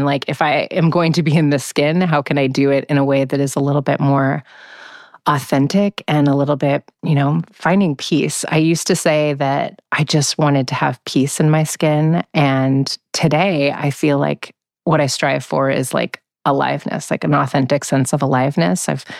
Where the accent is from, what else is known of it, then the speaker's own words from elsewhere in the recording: Omaha, Nebraska, United States; I grew up in Omaha, Nebraska, but when I grew up there, like, I was the only Black kid.